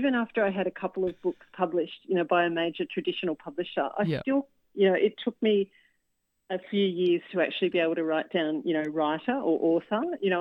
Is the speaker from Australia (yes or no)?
yes; Sydney, New South Wales, Australia; They usually have a bit of a city element as well because I grew up in Sydney.